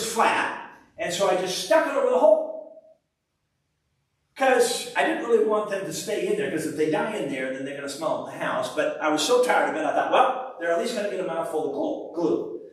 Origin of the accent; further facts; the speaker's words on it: United States; Now, forgive me, I'm an American, so we have a different mindset, so please just give me a little rope here.